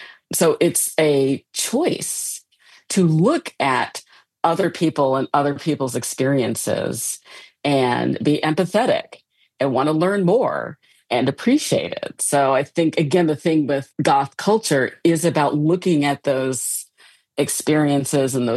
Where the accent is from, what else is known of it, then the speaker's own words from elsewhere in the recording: Midwest, United States; I mean, I come from the Midwest, which has its own weird kind of passi